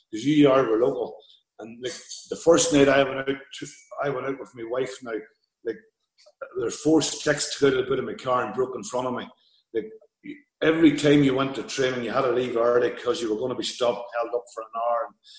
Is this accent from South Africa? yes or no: no; Ireland; I'm as Irish as Anthony Daly.